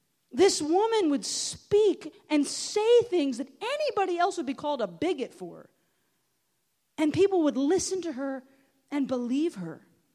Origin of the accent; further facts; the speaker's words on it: the South, United States; I'm from the South, so it's like we're making gumbo.